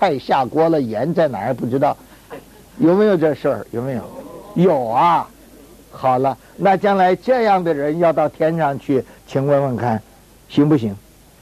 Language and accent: Chinese; China; now in Australia; 现在我们是澳洲国民，我们也应当爱这个国家，大家不要说我是中国人啊，那你说我是中国人不爱澳洲这个地方也不对